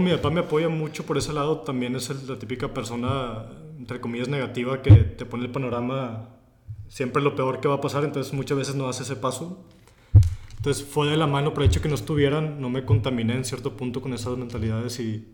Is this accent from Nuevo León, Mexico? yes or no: yes; Monterrey, Nuevo León, Mexico; tengo 30 años, soy de aquí de Monterrey, Nuevo León.